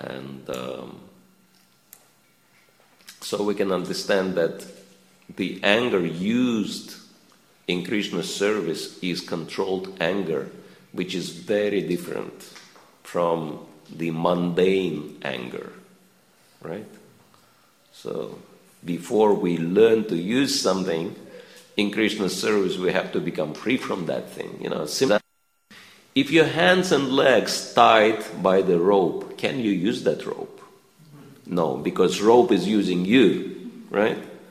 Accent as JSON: {"language": "English", "country": "Russia", "second_language": "English", "said": "I'm coming from Russia, and in Russia we say it's like a monkey with a bomb in hand."}